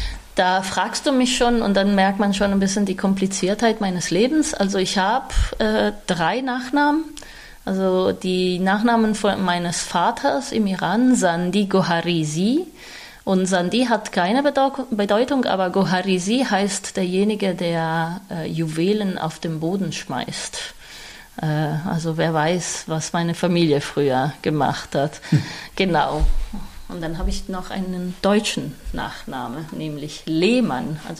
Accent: Florence, Tuscany, Italy; moved away as an adult; now in Dresden, Germany; ich bin in Florenz aufgewachsen, ich habe dort meine Schule gemacht. Und ich bin mit einem deutschen Adoptivvater groß geworden, also

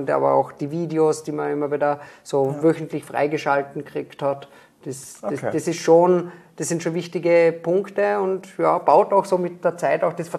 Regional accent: Vorarlberg, Austria; born there; da ich gebürtiger Vorarlberger bin

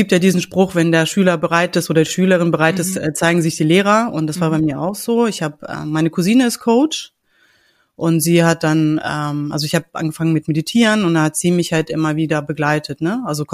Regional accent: Hanover, Lower Saxony, Germany; ich komme aus Hannover, ich bin mittlerweile 44

